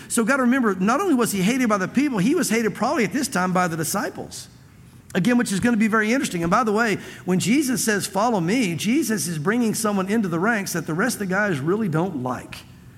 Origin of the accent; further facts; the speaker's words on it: the South, United States; Because I grew up in the South, and I heard people say my whole life, oh, they want your money.